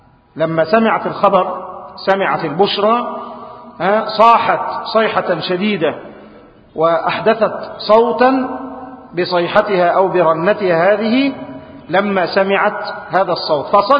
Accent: Egypt; إحنا عندنا في مصر أو عندنا في البيئة بتاعتنا عيب إن أنت تقول على والدك أو على والدتك كده

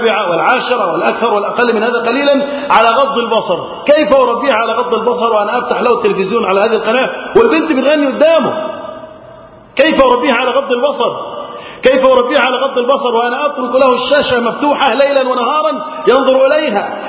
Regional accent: Egypt; اللهم احفظ بلدنا مصر وسائر بلاد المسلمين من الفتن.

